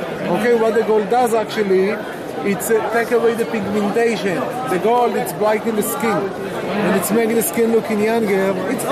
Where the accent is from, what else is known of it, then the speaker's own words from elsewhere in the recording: Israel; English is a second language; I'm from Israel, so there is a lot of Russian in Israel.